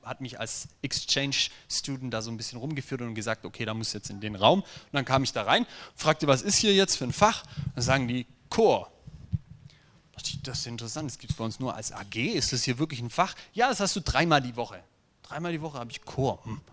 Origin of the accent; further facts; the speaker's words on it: Germany; dass es mir als Deutscher schwerfällt, um 8 Uhr so fröhlich zu sein?